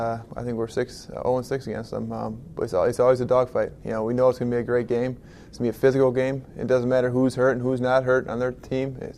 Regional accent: Chicago, Illinois, United States; because I grew up in Chicago and I was a Bears fan, the '85 Bears and all that.

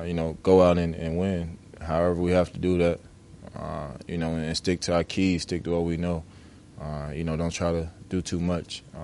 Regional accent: Clemson, South Carolina, United States; But I'm from Clemson, so it's more than the college to me. I've been there my whole life, going to games since I was five years old.

